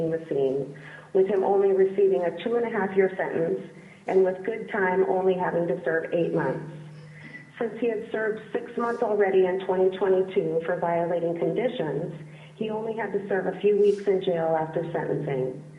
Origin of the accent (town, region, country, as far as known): Alaska, United States